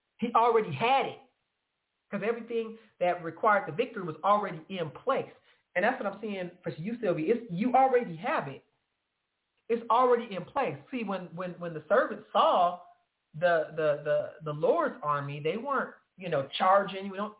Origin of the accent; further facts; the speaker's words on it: California, United States; now in Texas, United States; It's like when I moved out here to Texas. I'm from California. California, Texas, these are polar opposites, especially back in 2005 when I moved out here.